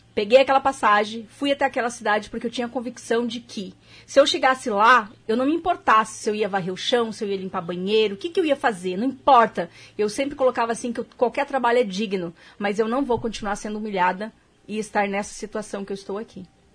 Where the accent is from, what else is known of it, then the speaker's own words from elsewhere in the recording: Paraná, Brazil; also born or lived in Santa Catarina; Eu nasci em Santa Catarina, me criei no Paraná, no oeste do Paraná